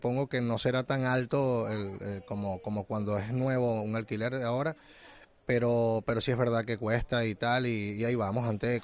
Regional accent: Venezuela; aunque soy oriundo de Venezuela, pues como muchos, soy hijo de canario.

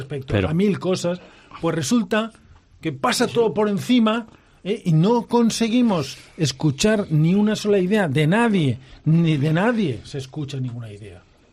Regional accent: Spain; ¿Que yo no soy español si apoyo a Sánchez?

